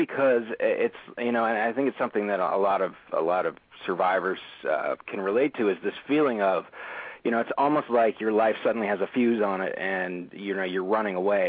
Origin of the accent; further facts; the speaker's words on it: New York, United States; New York.